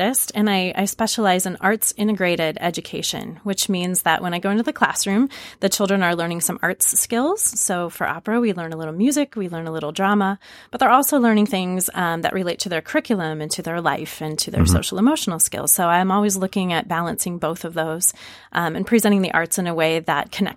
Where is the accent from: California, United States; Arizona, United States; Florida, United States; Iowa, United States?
Iowa, United States; Cedar Rapids; I live in Cedar Rapids, Iowa, which is my hometown. Just moved back there recently.